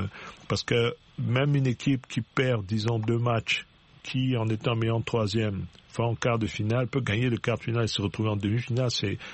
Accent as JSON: {"language": "French", "country": "Central African Republic", "said": "la République centrafricaine, mon pays d'origine."}